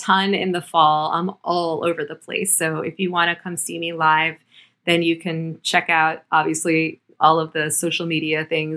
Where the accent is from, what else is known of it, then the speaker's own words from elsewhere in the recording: Miami, Florida, United States; And, you know, I grew up in Miami and they were all in Florida. So I got to see them all the time and we were very close.